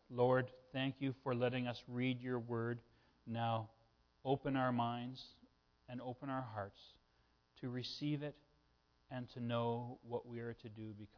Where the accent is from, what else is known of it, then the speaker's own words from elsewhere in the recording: Brampton, Ontario, Canada; born there; you would discover, did you know this, that I was born in Brampton, Ontario?